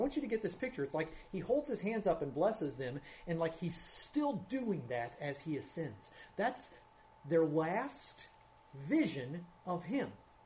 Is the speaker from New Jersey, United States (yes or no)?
no; Cincinnati, Ohio, United States; grown up in the Midwest know that in every 17 years we get the cicadas, and they're coming back to my hometown, Cincinnati, this summer.